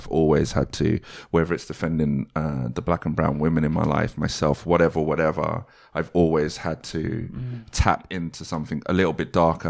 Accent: Croydon, London, United Kingdom; I'm from Croydon

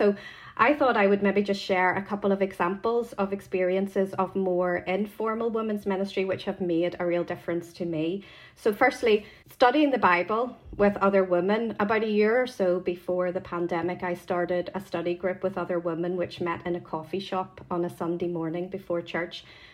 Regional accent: Belfast, Northern Ireland, United Kingdom; I also have a long-standing connection with Mount Pottinger due to growing up in the Girls Brigade there and becoming an officer there.

